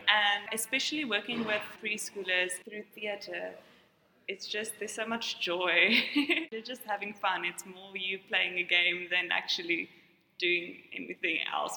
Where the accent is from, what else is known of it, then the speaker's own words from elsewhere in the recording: Potchefstroom, North West, South Africa; I'm from Potchefstroom